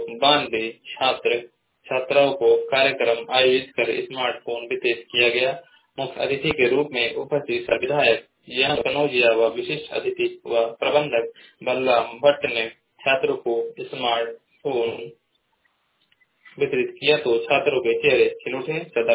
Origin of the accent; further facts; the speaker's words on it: Maharajganj, Uttar Pradesh, India; मैं जिला महाराजगंज का निवासी हूँ।